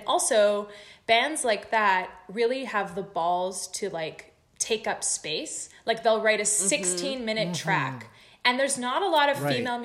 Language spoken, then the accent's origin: English; Vancouver, British Columbia, Canada; I grew up in Vancouver. I had full access